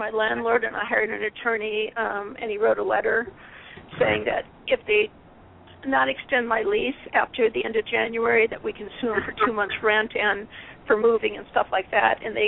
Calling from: Phoenix, Arizona, United States; Arizona also. The other lady was calling from like Sedona, 520, but I'm in the Phoenix area.

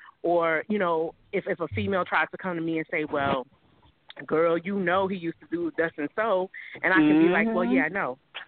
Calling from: Spring Valley, New York, United States; I'm calling from Spring Valley, New York.

